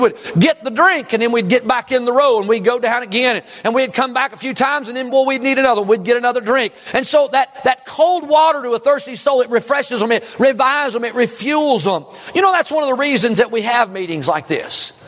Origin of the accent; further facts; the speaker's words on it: Kentucky, United States; I remember growing up in South Central Kentucky, and it was all farmland, and we didn't own a farm, but in the summers we could be hired out to work